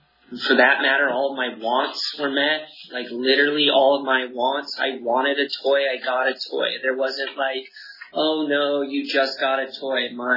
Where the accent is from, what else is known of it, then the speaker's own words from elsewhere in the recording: Mammoth Lakes, California, United States; I'm from Mammoth on the other side of the Sierras over there. It's a town of like 3,000 people, one high school. My graduating class was 72.